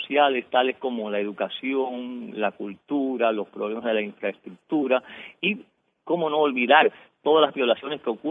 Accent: Cuba; de las cuestiones que afectan a todos mis coterráneos y, en fin, a mi pueblo cubano.

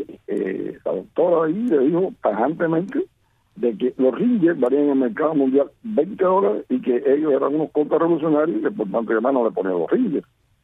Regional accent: Cuba; todos somos cubanos

